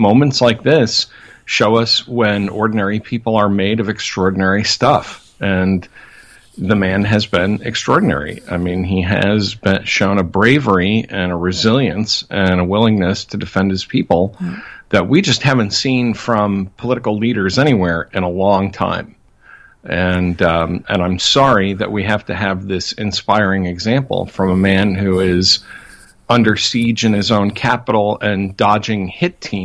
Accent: United States; it's almost physically painful to say that as an American

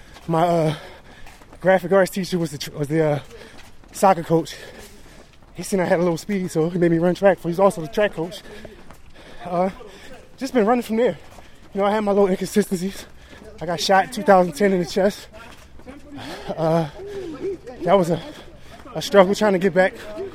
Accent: Philadelphia, Pennsylvania, United States; I'm from Philadelphia, Pennsylvania, 47 years old.

